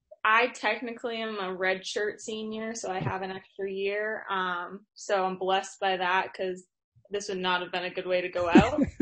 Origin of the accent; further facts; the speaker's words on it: Westbrook, Maine, United States; I grew up in Westbrook. Obviously, that's right by Portland.